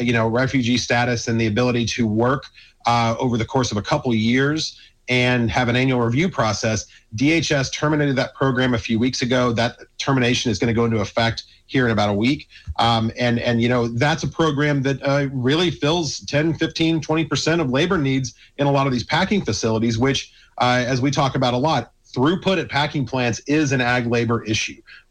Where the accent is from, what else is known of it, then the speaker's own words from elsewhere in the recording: Arizona, United States; from my home state of Arizona all the way across to Texas